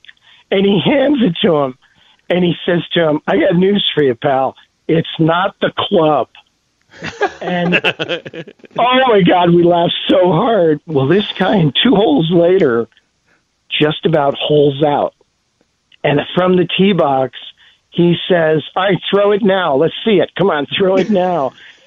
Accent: Chicago, Illinois, United States; because I had the same growing up in Chicago, just like you.

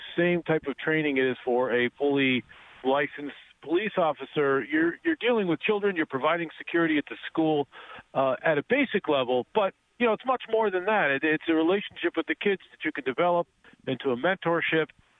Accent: New Hampshire, United States; now in Connecticut, United States; until I moved to Connecticut, because I grew up in New Hampshire where it was live free or die.

